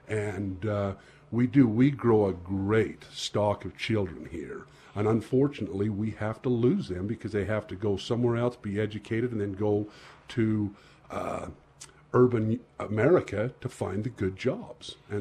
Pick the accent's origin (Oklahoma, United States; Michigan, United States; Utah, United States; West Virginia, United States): Utah, United States; Cedar City; born there; now in Milford, United States; I was actually born in Cedar City, but I've lived in Milford over 45 years. So I'm almost a local.